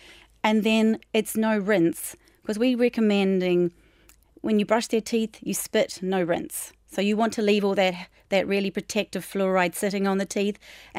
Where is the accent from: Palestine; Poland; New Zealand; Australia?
New Zealand; I know I'm from New Zealand. It's a different system over there. When I was a child, it was run through the schools.